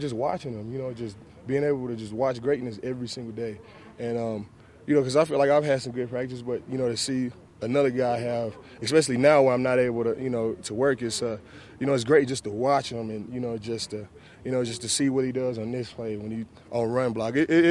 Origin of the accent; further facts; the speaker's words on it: Dallas, Texas, United States; I'm from Dallas, so I know exactly where he goes to train.